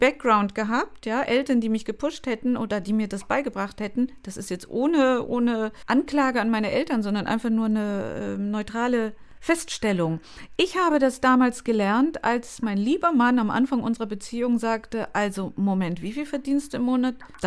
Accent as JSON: {"language": "German", "town": "Weimar", "region": "Thuringia", "country": "Germany", "tie": "born or raised there", "said": "Meine Heimat."}